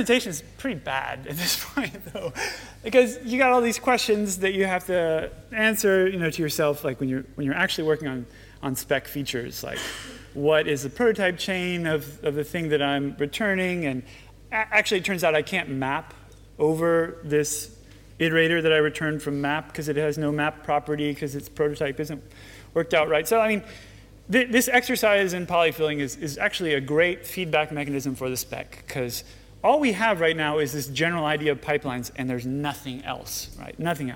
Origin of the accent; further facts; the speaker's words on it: United States; And now, I'm an American, and I didn't grow up Protestant, I did grow up Catholic